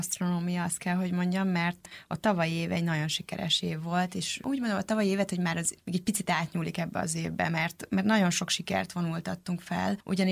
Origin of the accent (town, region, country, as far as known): Szolnok, Jász-Nagykun-Szolnok, Hungary; born or raised there; moved away as an adult; now in Budapest, Hungary